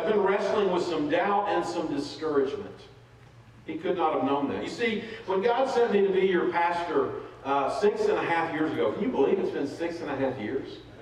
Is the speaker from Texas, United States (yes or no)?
yes; Texas, United States; also born or lived in overseas; I said, from Texas. He said, are you from here originally? I said, yes, but I've been gone for 27 years.